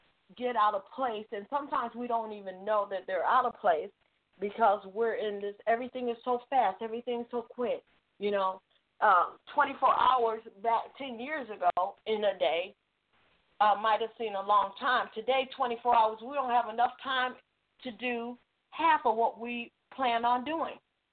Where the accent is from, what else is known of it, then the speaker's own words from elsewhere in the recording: New York, United States; You know, originally, as Miss Gigi read my bio, I'm from New York